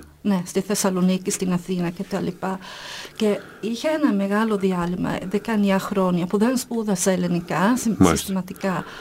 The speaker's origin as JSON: {"language": "Greek", "town": "Gothenburg", "region": "Västra Götaland", "country": "Sweden", "said": "και είμαι από τη Σουηδία."}